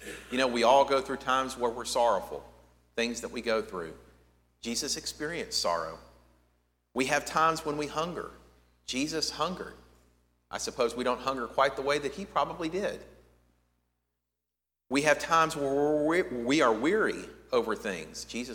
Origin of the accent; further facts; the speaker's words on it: Baytown, Texas, United States; born there; I was born in Baytown, that I was born to a relatively middle-class family named you know